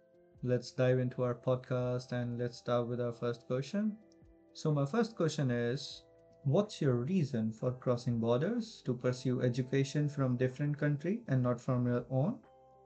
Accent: India; English is a second language; "I am sorry, I am from India and I am not used to such accent."

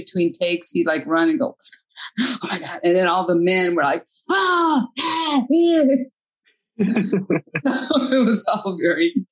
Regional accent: United States; I'm from the United States.

